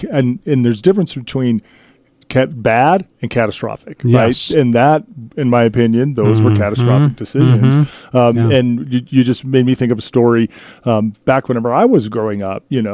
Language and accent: English; Aztec, New Mexico, United States; when I was 13 years old, I grew up in New Mexico, you know, Aztec, just south of here.